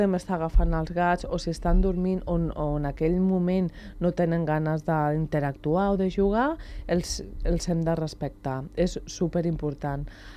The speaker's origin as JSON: {"language": "Catalan", "town": "Barcelona", "region": "Catalonia", "country": "Spain", "said": "jo sóc de Barcelona, visc allà, però he treballat molt de temps aquí a Sant Cugat."}